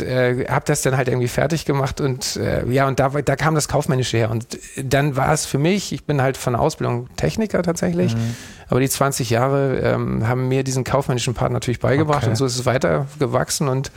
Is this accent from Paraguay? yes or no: no; Schleswig-Holstein, Germany; now in Hamburg, Germany; Also 2005 bin ich irgendwann nach Hamburg, weil ich gerne in die Großstadt wollte. Ich komme vom Land, aus Schleswig.